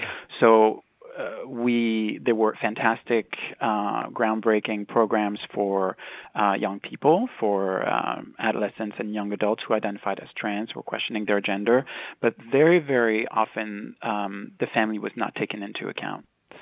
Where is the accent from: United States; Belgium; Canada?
Belgium; we'd live near like a little bridge and sort of very kind of nice neighborhood area downtown in my hometown in Belgium.